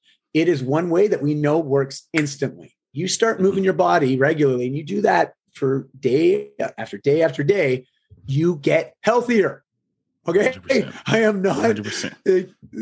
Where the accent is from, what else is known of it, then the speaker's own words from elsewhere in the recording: Canada; I am Canadian.